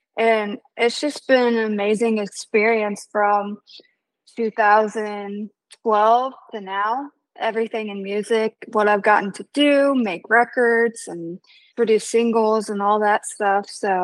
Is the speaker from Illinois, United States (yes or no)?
yes; Peoria, Illinois, United States; moved away as an adult; now in Nashville, United States; So I am originally from Peoria, Illinois. I moved to Nashville when I was 20 to pursue my music career.